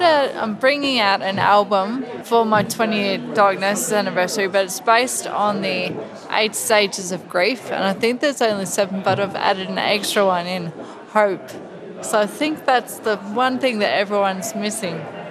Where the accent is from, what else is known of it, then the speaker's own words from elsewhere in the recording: Clifton Springs, Victoria, Australia; I've grown up on the Bellarine Peninsula, so I was from Clifton Springs originally. But then my now husband, brought me over here to Point Lonsdale and in Queenscliff area about 16 years ago